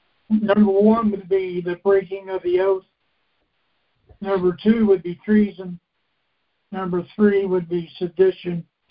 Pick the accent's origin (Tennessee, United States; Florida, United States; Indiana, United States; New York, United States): Indiana, United States; from Indiana, and I say True Bill.